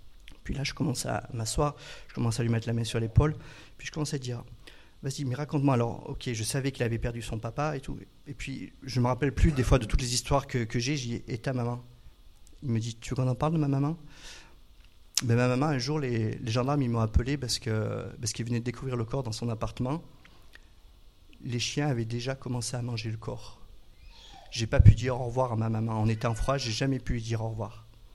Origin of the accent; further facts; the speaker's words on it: Marseille, Provence-Alpes-Côte d'Azur, France; Je suis marseillais, quoi, je suis pour l'Olympique de Marseille.